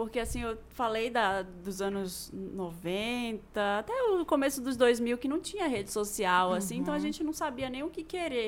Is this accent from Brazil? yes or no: yes; Belém, Pará, Brazil; Eu sou de Belém. Lá em Belém tinha essa loja que a minha mãe me levava de vez em quando.